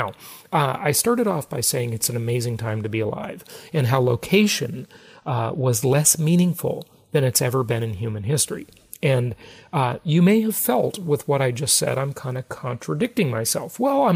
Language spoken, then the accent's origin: English; California, United States; born or raised there